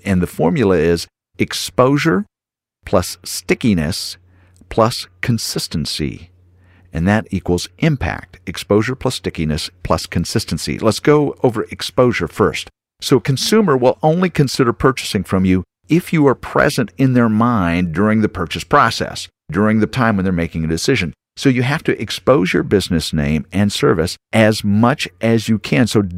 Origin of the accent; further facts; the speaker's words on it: Waco, Texas, United States; here in my hometown city of Waco, Texas